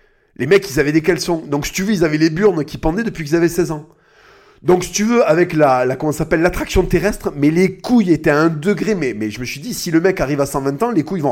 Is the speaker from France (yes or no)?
yes; France; Moi, je suis français. Voilà, je suis français. Est-ce que mon pays peut aller mieux?